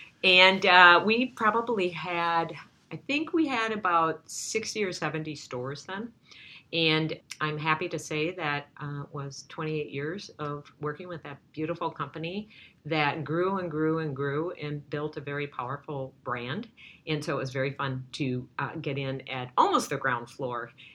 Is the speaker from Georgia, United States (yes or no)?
no; Mankato, Minnesota, United States; So, I grew up in Mankato. I'm the youngest of 12 children. Six boys, six girls.